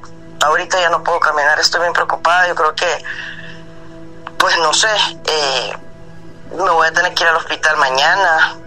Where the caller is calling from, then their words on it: England, United Kingdom; de Inglaterra.